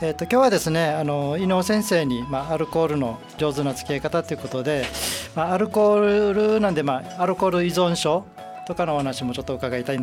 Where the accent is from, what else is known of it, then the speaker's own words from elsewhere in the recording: Okinawa, Japan; 僕沖縄ですけど、ヒージャーもちょっと苦手です。